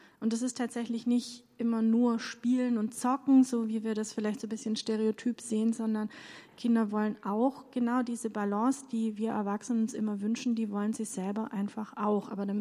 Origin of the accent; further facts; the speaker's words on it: Stuttgart, Baden-Württemberg, Germany; Ich komme aus Stuttgart, das hört man wahrscheinlich